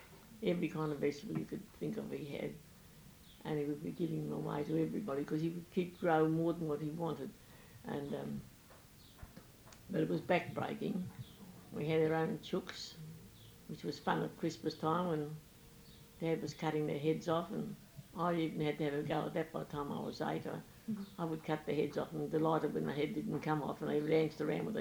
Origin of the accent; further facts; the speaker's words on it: Regentville, New South Wales, Australia; born there; And I was born at Regentville. I am married, a widow, and I am an Australian